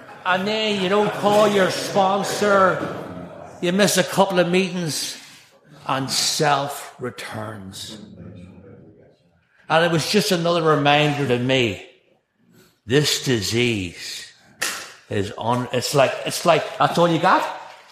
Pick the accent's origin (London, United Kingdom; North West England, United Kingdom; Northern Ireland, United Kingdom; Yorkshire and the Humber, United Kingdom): Northern Ireland, United Kingdom; I grew up in Northern Ireland